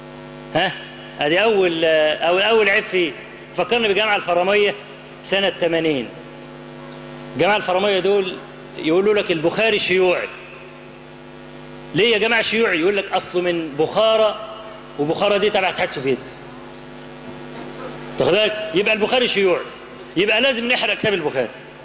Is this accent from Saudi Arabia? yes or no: no; Egypt